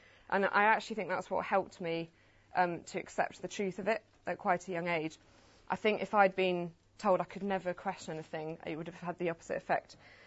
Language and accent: English; York, Yorkshire and the Humber, United Kingdom; born there; So just to give you a bit of background, I was born in York.